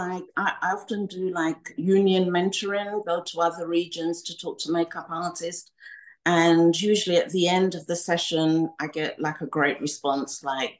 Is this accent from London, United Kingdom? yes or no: yes; London, United Kingdom; also born or lived in Ghana; now in Brooklyn, United States; I was born in Ghana, West Africa. Mm-hmm. I went to school in London, England.